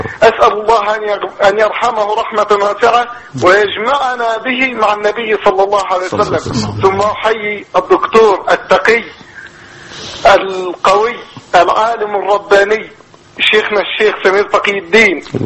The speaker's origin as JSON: {"language": "Arabic", "country": "Egypt", "moved": "yes", "said": "ونحن في الغربة. أنا مصري"}